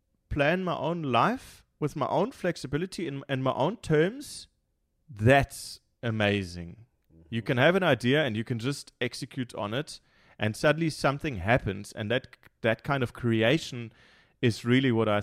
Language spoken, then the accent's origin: English; Munich, Bavaria, Germany; English is a second language; Right. I'm from Munich, so I'm born and bred in Munich.